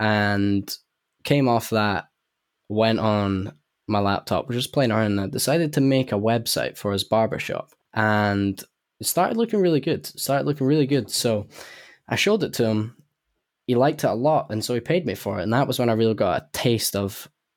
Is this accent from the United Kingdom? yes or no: yes; Edinburgh, Scotland, United Kingdom; accent: Edinburgh; And yeah, I don't have a London accent, but a lot of people from Edinburgh would probably say my Edinburgh accent's fading out as well.